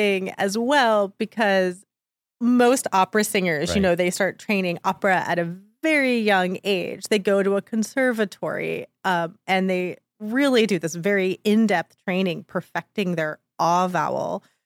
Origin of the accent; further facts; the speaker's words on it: Palm Beach Gardens, Florida, United States; moved away as an adult; also born or lived in Orlando; now in New York City, United States; I was born in Orlando, but I grew up in Palm Beach Gardens.